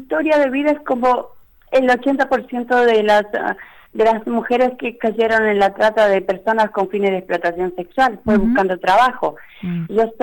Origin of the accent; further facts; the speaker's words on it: Villa Ángela, Chaco, Argentina; Yo nací en Villa Ángela, Chaco.